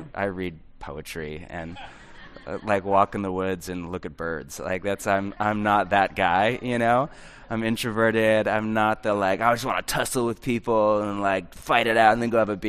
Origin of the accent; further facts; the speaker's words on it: California, United States; I grew up in the Bay Area